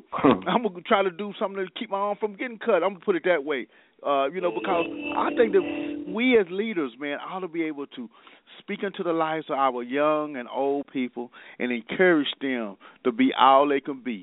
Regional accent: Dallas, Texas, United States; We grew up in South Dallas, and we knew some of the good side and the bad side

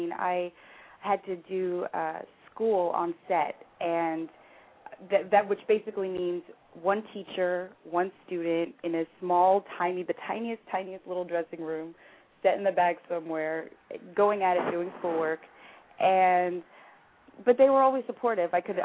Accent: New York, United States; I didn't realize the impact the show had until I grew up in New York, and I went back to New York after

